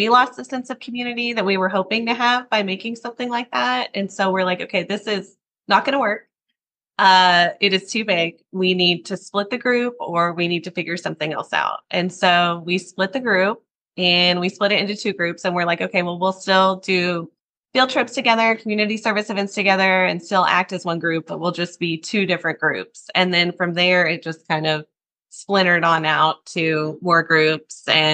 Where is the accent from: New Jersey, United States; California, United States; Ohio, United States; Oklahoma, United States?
Oklahoma, United States; now in Dallas-Fort Worth, United States; I am from Northern Oklahoma originally, but live in DFW now.